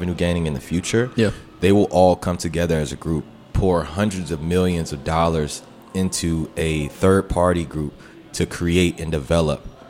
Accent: Forestville, Maryland, United States; now in Washington, United States; So am I. I'm from Forestville.

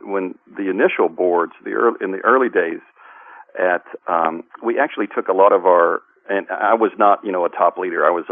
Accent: Nashville, Tennessee, United States; And was part of the team here in Nashville, my hometown.

